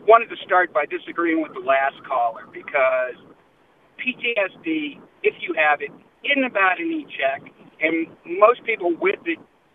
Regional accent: Washington, District of Columbia, United States; It comes from the fact that I grew up in the District of Columbia, your nation's capital, post-riots.

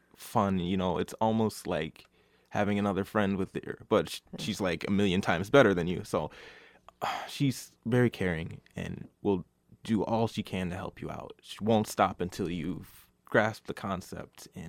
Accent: Michigan, United States; I'm from West Isle of Michigan. It's like around 15 minutes from Holland, Michigan. So it's nice and country, you know, very peaceful, very quiet.

